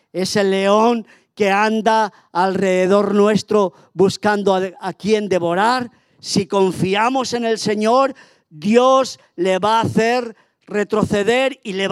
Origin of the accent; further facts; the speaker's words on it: Spain; como decimos en mi tierra y decimos en España ese refrán